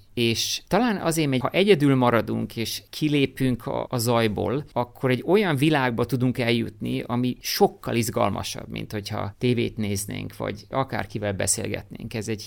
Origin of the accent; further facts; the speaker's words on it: Hungary; Magyarország, ahol én születtem, magyar vagyok